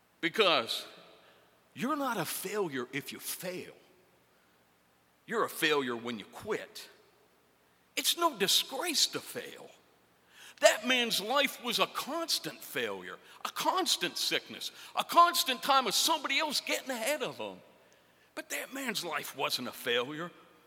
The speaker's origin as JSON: {"language": "English", "region": "Pennsylvania", "country": "United States", "tie": "born or raised there", "said": "I'm Scotch-Irish. I grew up in Western Pennsylvania. My family was largely steel workers, working in glass plants and glass factories."}